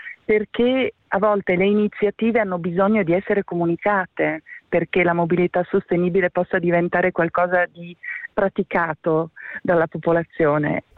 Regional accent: Padua, Veneto, Italy; perché sono padovana

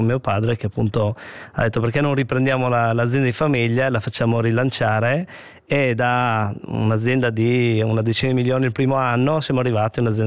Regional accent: Germany; now in Italy; Mia madre è tedesca, io ho due sorelle, io e le mie sorelle siamo nati in Germania, quindi abbiamo vissuto lì una parte della nostra vita

